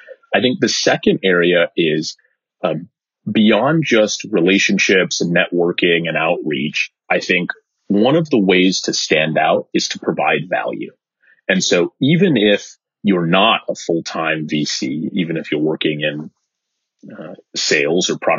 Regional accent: California, United States; I gotta say, I grew up in the Bay Area, so I grew up watching you on TV.

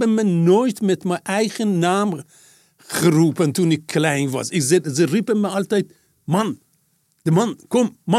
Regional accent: Farahan, Markazi, Iran; En Farahani is de plek waar ik vandaan kom.

